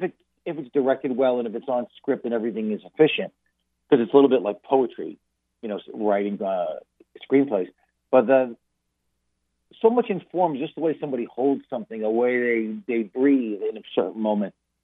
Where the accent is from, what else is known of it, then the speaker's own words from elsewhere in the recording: Vermont, United States; also born or lived in Long Island, United States; I'm a Mets Red Sox fan, which is because I grew up in Vermont and Long Island, New York.